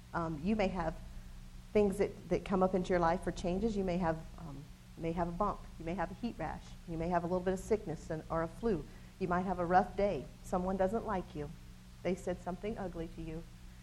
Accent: Tennessee, United States; I'm originally from Tennessee

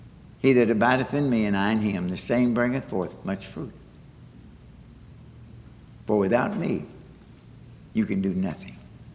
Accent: Tennessee, United States; I'm from Eastern Tennessee. We have lots of trees. We have lots of grass, a lot of flowers, you know, everything.

